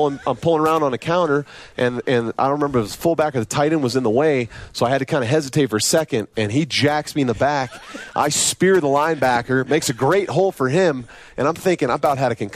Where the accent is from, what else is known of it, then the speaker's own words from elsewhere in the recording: North Pole, Alaska, United States; also born or lived in Fairbanks; I'm from a small town called North Pole, but I was born in Fairbanks. It's just, you know, it's one of those towns.